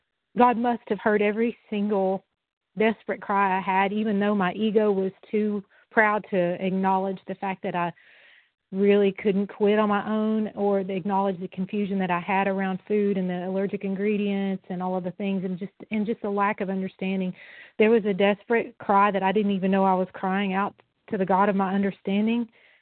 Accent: Tennessee, United States; And I'm from Tennessee.

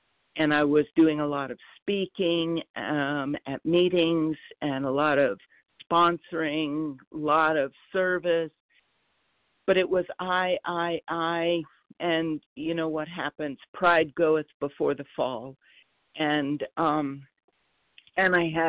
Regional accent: North Carolina, United States; Yeah, and I'm from North Carolina, grateful and recovering today with God's grace.

